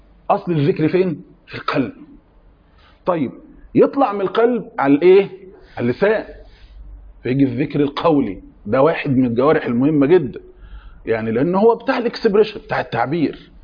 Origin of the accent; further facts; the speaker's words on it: Egypt; احنا بالنسبه لنا في كمصريين نقول فاكر